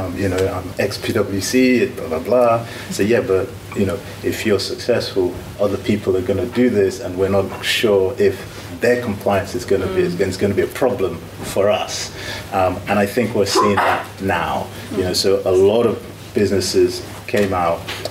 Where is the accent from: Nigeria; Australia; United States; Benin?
Nigeria; I'm biased obviously because I'm Nigerian